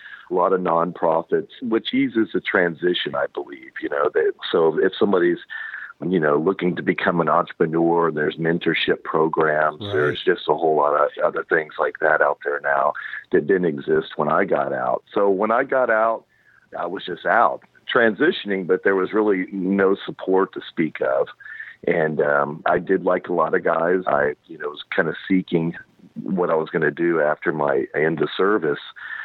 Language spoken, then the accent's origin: English; Houston, Texas, United States; I ended up selling my portion of the business and headed back to my hometown of Houston, Texas.